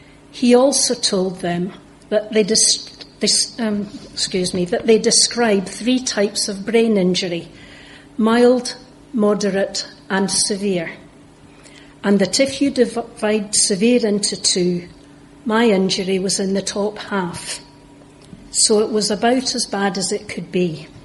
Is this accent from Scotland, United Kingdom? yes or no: yes; Largs, Scotland, United Kingdom; my hometown of Largs on the west coast of Scotland